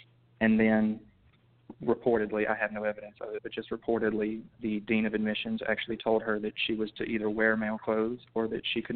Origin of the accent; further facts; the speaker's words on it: Brookhaven, Mississippi, United States; And I grew up in Lincoln County, the Brookhaven and Bogachita area here in Mississippi.